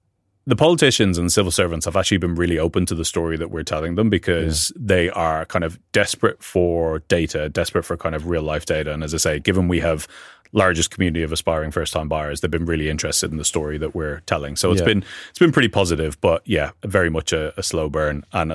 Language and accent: English; Dublin, Leinster, Ireland; now in United Kingdom; So I'm from Dublin originally. I came over to the UK.